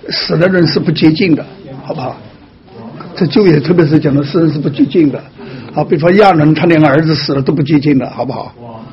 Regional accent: China; 就是我们中国人的遗传

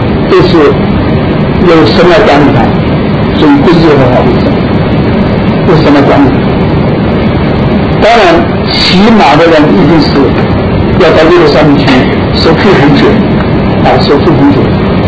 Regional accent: China; 因为我们中国人想到的碗就是我吃饭的碗

